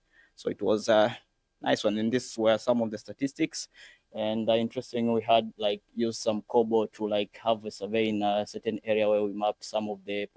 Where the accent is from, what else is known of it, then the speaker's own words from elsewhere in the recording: Tanzania; I am from the United Republic of Tanzania, somewhere in Africa.